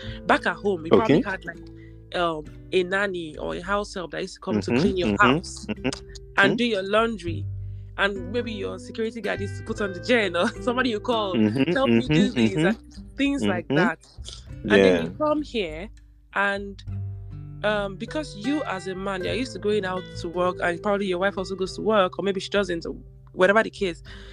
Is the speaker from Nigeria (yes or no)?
yes; Nigeria; And if I'm going to take Nigeria as an example, because I'm from Nigeria, right?